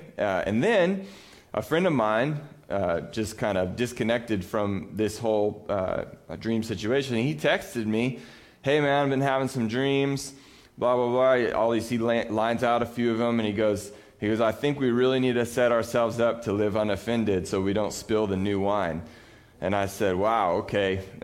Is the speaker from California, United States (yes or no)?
yes; Cambria, California, United States; now in Texas, United States; and we both grew up in Cambria. We're from Cambria, and we live in Texas now.